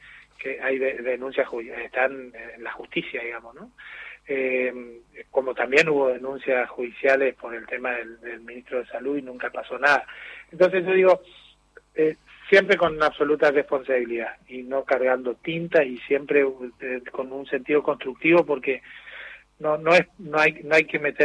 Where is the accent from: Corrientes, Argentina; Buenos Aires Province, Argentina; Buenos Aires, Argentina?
Corrientes, Argentina; somos todos correntinos